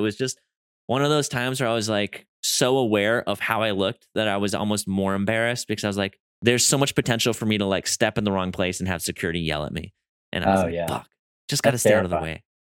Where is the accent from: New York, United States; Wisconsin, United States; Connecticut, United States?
Wisconsin, United States; That's like one of my, I'm from Wisconsin, but that shower is like, there might be a prison in there as well.